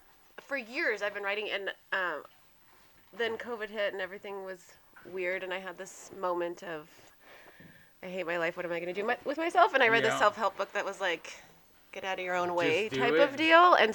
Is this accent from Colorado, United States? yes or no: yes; Lakewood, Colorado, United States; Lakewood.